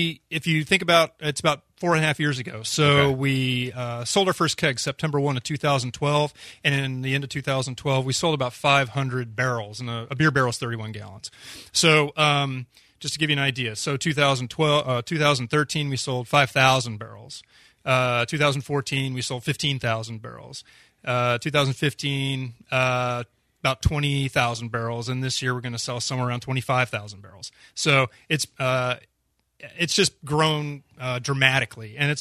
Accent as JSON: {"language": "English", "town": "Irving", "region": "Texas", "country": "United States", "tie": "born or raised there", "said": "No, I grew up in Irving."}